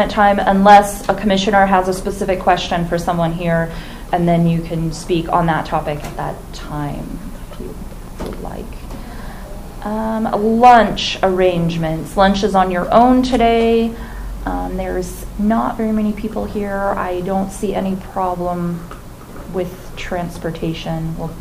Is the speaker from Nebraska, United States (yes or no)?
yes; York, Nebraska, United States; from York, Nebraska